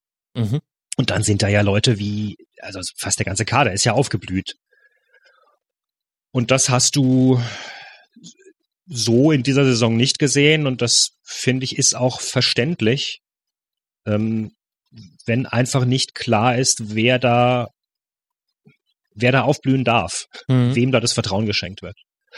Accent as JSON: {"language": "German", "town": "Freiburg", "region": "Baden-Württemberg", "country": "Germany", "said": "ich kenne Höhn natürlich als Freiburger"}